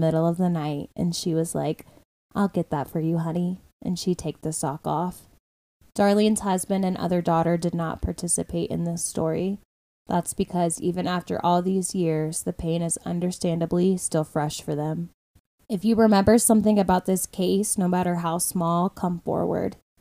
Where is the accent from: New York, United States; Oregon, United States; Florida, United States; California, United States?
Florida, United States; now in Colorado, United States; And I'm not really used to that because I'm from Florida and I feel like fucking everybody goes to Florida on tour.